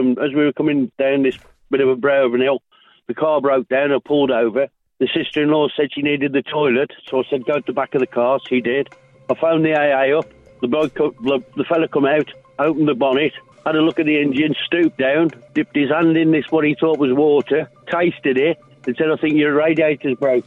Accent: Worcester, West Midlands, United Kingdom; Hello, mate. I'm from Worcester. Just going to tell you a quick story.

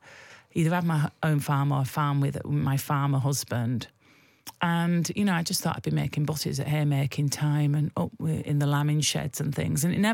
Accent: Bolton, North West England, United Kingdom; now in London, United Kingdom; So I'm from Bolton. If you were to cut me open like a stick of rock, the north would be written through my very centre. But I've lived in London for longer than I ever lived up north. I've been down here for sort of 28 years now.

